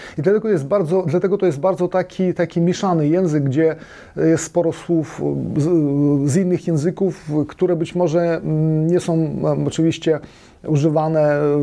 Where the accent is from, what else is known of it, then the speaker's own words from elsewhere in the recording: Pinsk, Brest Region, Belarus; accent: Polesian dialect; Chodzi o to, że ja urodziłem się w Pińsku, ale do 7 roku życia, czyli do szkoły, wychowywałem się u dziadków na wsi pod Pińskiem, 12 km od Pińska, i rozmawiałem tylko w tej gwarze